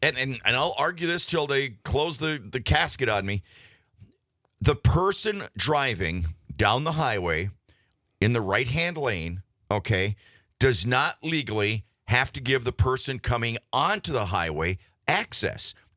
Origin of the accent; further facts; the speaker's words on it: Michigan, United States; we had a little movie theater in my hometown, then one in Ishpeming and one in Marquette, okay?